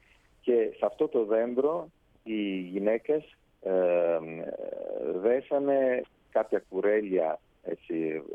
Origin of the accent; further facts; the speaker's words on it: Acquaviva delle Fonti, Apulia, Italy; η πόλη μου δεν είναι Μπάρι, είναι 20 χιλιόμετρα από το Μπάρι, είναι 20.000 ατόμων, είναι μια μικρή πόλη.